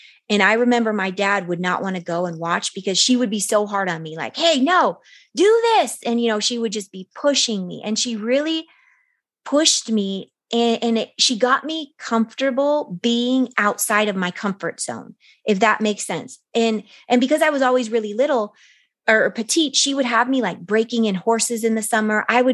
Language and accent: English; Chicago, Illinois, United States; So I'm the oldest in my family, and I grew up in Chicago and in a very like working class community.